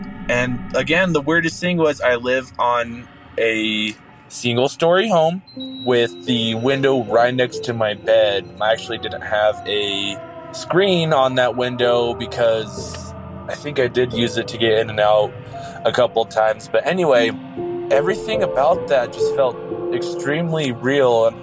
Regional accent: New Mexico, United States; I grew up in New Mexico. I still live here.

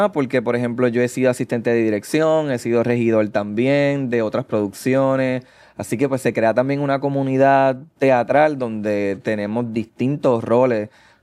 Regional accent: Puerto Rico; que sean historias que nos representen más a nosotros como puertorriqueños

